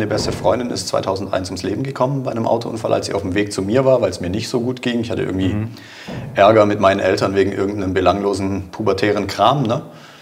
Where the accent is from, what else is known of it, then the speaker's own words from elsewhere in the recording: St. Georgen, Baden-Württemberg, Germany; also born or lived in Villingen; ich bin 36 Jahre alt. Ich bin aus St. Georgen, geboren in Villingen.